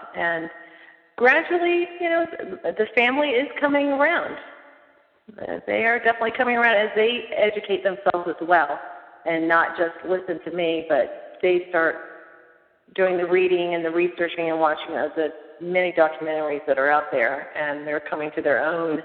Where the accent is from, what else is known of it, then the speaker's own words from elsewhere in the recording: Dover, Delaware, United States; I'm actually from right here in Dover, Delaware. Pretty much all my life moved here when I was about 9 months old, transplanted from the military.